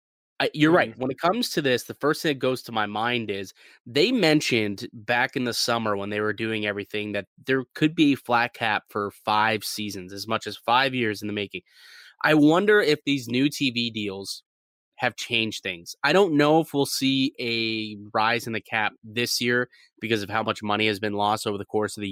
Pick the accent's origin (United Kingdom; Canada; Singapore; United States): Canada; I get to watch what we have up here in Canada.